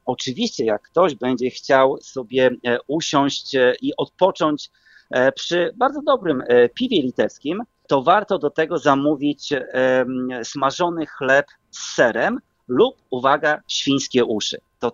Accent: Suwałki, Podlaskie Voivodeship, Poland; urodziłem się i wychowałem w Suwałkach

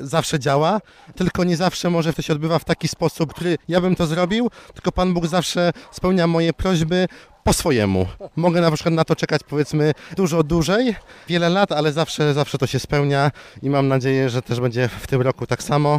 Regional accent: Syców, Lower Silesian Voivodeship, Poland; jestem z Sycowa na pielgrzymce, jestem 14 raz.

